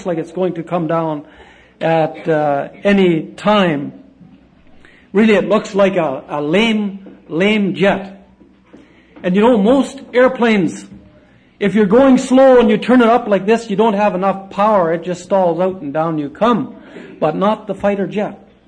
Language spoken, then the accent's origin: English; Vanderhoof, British Columbia, Canada; And I remember my hometown